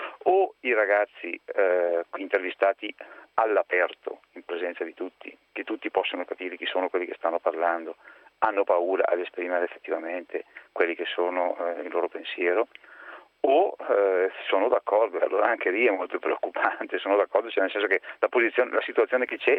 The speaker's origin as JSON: {"language": "Italian", "town": "Bergamo", "region": "Lombardy", "country": "Italy", "said": "Sì, allora io sono di Bergamo."}